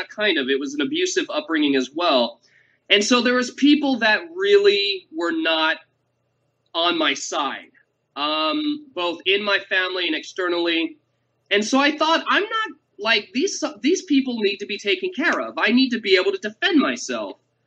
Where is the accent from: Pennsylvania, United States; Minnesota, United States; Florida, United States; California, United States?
California, United States; Lynwood; I grew up in a very impoverished neighborhood. I grew up in Linwood. It's a part of LA.